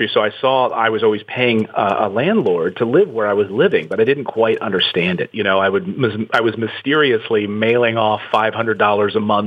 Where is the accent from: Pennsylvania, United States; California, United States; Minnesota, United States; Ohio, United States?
Pennsylvania, United States; Reading; also born or lived in Philadelphia / Cherry Hill, New Jersey; I was born outside of Philadelphia, so in the city, and then we moved out to Cherry Hill, New Jersey, and then into Reading, Pennsylvania. So I spent my high school years in junior high and elementary in Reading, Pennsylvania.